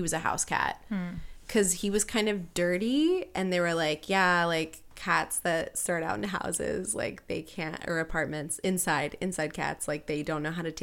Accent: Wisconsin, United States; the version I grew up with in Wisconsin. We love our old fashions in Wisconsin, but we make them with brandy, not bourbon.

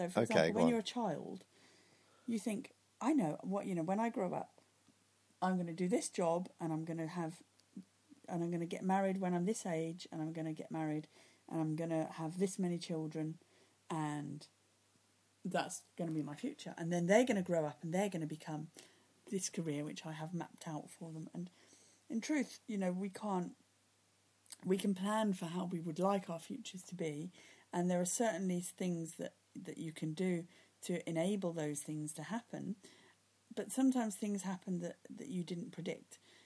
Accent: South Africa; moved away as an adult; I grew up in South Africa, so I didn't anticipate that I was going to leave South Africa when I was 19, which I then did.

